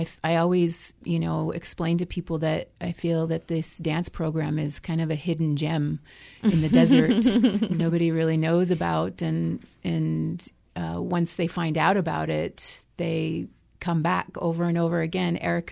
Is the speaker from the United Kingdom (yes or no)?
no; Albuquerque, New Mexico, United States; growing up in Albuquerque, New Mexico, dance has always been really a part of who I am.